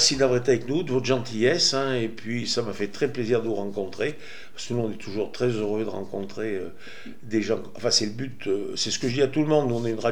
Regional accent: France; Les Québécois sont dans l'accueil, surtout quand on dit qu'on est français.

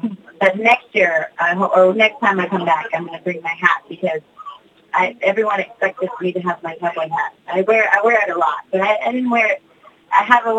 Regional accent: New Mexico, United States; Well, I'm from New Mexico, but I am not Mexican. I thought I was Mexican until I was, like, 13. but I'm part Cherokee Indian.

